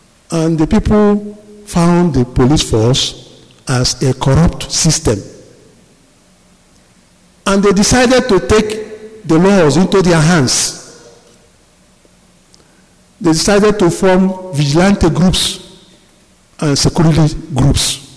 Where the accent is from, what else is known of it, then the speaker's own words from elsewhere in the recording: Nigeria; I come from Nigeria.